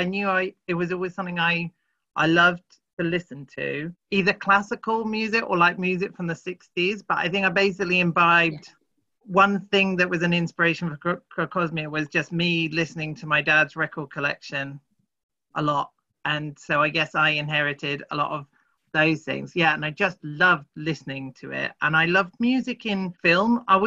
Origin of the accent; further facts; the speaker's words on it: Cambridge, East of England, United Kingdom; In Cambridge.